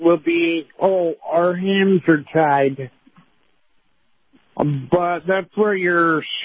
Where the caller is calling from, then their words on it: Michigan, United States; I'm calling from Michigan.